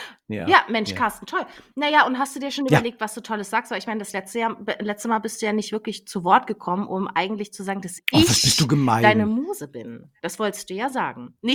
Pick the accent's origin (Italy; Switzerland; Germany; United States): Germany; Leipzig, Saxony; born there; Ich bin in Leipzig geboren, ne?